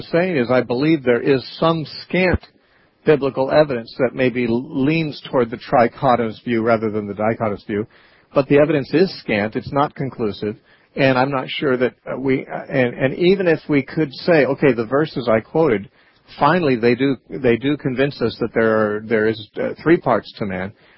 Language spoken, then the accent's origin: English; Santa Cruz, California, United States; Our next caller is David from Santa Cruz, my hometown.